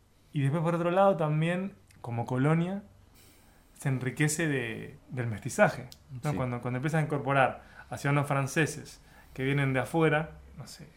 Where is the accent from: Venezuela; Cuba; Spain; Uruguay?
Uruguay; como uruguayo, descendiente de uruguayos